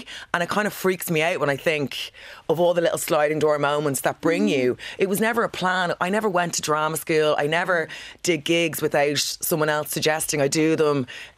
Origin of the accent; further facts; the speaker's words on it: Killiney, Leinster, Ireland; So I grew up in Killiney.